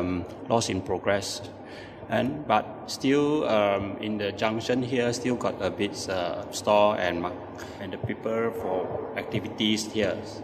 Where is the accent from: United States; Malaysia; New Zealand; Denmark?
Malaysia; Penang; Prangi Market, Penang is my choice because this area is my hometown, nearby my hometown, near Canaran Street.